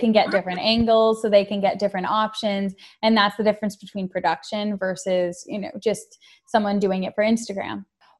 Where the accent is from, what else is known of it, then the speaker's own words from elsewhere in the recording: United States; like we're American